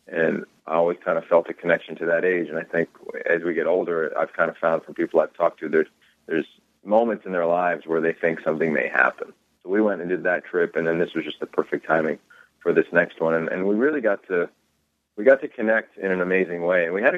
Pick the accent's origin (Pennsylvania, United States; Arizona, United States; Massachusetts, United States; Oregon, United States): Pennsylvania, United States; about being at Pitt and growing up in Pennsylvania and taking a run at Los Angeles and being a young coach at SC.